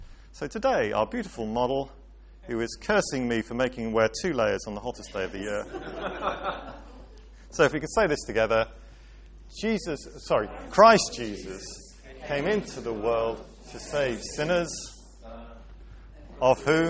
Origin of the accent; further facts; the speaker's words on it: Wales, United Kingdom; When I was growing up in Wales